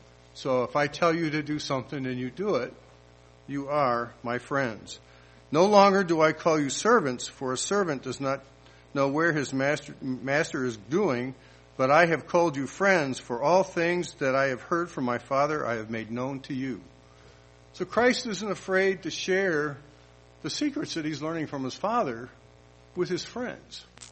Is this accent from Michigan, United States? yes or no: yes; Detroit, Michigan, United States; Actually, I'm from Michigan. I think most people know that.